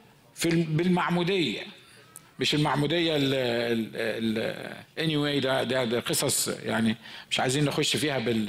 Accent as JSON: {"language": "Arabic", "country": "Egypt", "said": "احنا عندنا في مصر كانوا بيسقونا خل"}